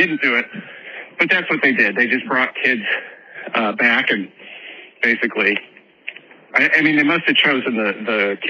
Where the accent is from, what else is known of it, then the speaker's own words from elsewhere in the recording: Illinois, United States; I grew up in the Chicago suburbs